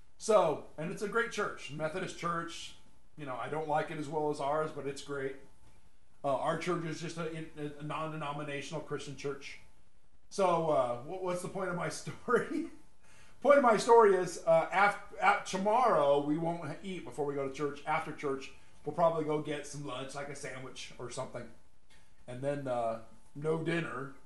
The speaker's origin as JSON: {"language": "English", "town": "Arcadia", "region": "California", "country": "United States", "tie": "born or raised there", "said": "I grew up in Arcadia and Temple City, and I used to spend time in San Gabriel, Alhambra, Rosemead, you know, all around the San Gabriel Valley."}